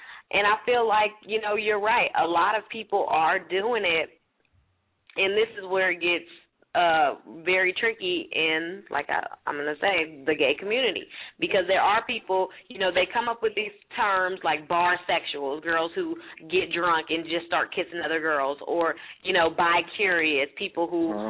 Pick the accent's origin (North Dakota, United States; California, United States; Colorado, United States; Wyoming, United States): California, United States; San Francisco; Like I said, I'm from San Francisco